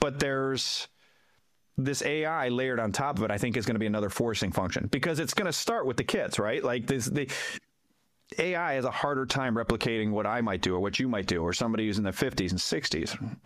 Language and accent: English; Cleveland, Ohio, United States; I'm from Cleveland. I've lived in the Rust Belt my whole life.